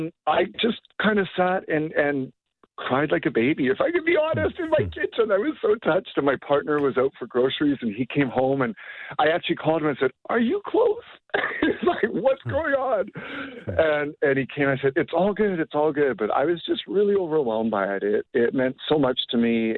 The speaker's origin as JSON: {"language": "English", "town": "Calgary", "region": "Alberta", "country": "Canada", "tie": "born or raised there", "said": "I only knew growing up in Calgary. So I wouldn't, you know, I didn't have an experience like growing up in a major metropolitan city like Paris or Toronto"}